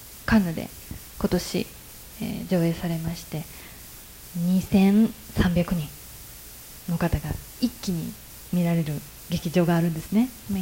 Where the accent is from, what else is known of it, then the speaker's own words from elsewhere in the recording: Nara, Japan; 私は奈良で生まれて育って